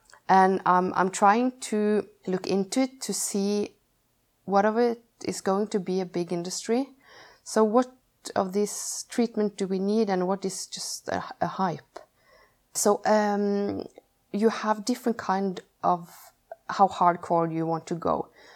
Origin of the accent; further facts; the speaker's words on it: Norway; and I'm from Norway.